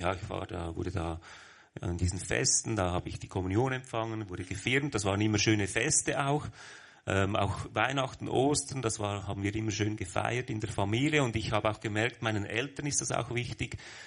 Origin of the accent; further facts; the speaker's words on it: Lucerne, Switzerland; born there; accent: Central Swiss; Ja, aus Luzern. Ich bin in Luzern geboren.